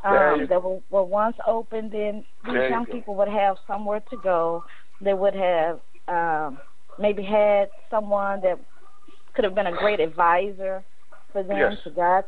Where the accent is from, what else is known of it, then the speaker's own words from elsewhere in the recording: Memphis, Tennessee, United States; Back in my hometown in Memphis, there was a young man.